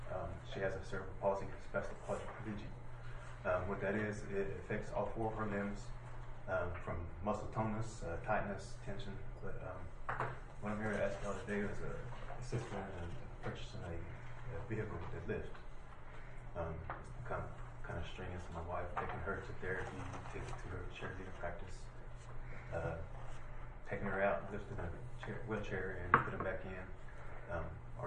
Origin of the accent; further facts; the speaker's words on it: Kellyville, Oklahoma, United States; I'm from Kellyville.